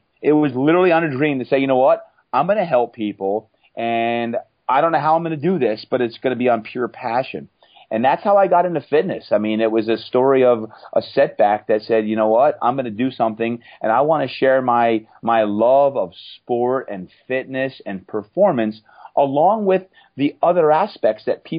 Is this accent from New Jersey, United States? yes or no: yes; New Jersey, United States; I grew up in New Jersey, and I always wanted to be a pro athlete.